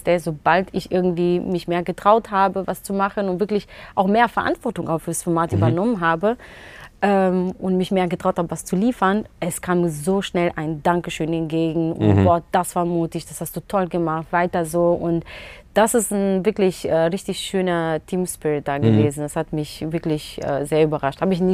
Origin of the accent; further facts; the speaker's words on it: Romania; now in Germany; Also ich komme aus dem Osten, es gibt niemanden, der aus osteuropäischen Raum kommt